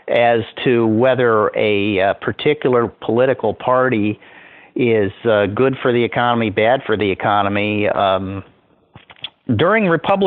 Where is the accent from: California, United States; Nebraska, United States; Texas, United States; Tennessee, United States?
Nebraska, United States; Omaha; I grew up in Omaha, Nebraska. I grew up in the shadow of Berkshire Hathaway and Mr. Buffett.